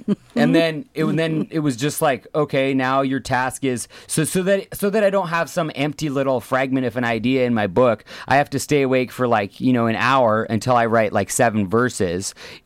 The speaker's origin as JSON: {"language": "English", "region": "California", "country": "United States", "tie": "born or raised there", "said": "That was down in my hometown, Monterey County."}